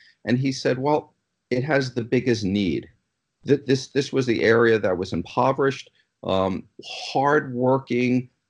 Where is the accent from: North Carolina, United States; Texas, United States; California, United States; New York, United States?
New York, United States; So I am from New York originally. If my accent didn't come out, I already had my two cups of coffee.